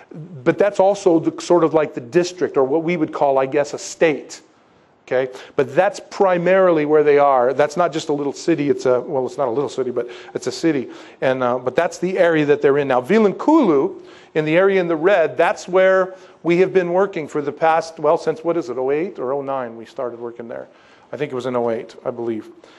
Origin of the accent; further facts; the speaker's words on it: United States; as an American and as an American pastor, I have a tendency to think that everything needs to be written down